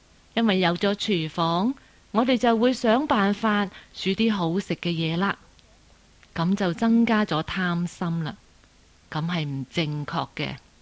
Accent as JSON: {"language": "Chinese", "country": "China", "said": "我们中国人对于来拿饭的人是怎么看的呢？"}